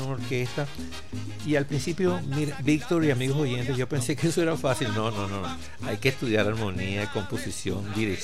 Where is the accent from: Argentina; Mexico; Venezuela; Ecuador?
Venezuela; Caracas, Capital District; born there; Yo nací en Caracas, en la maternidad Concepción Palacios.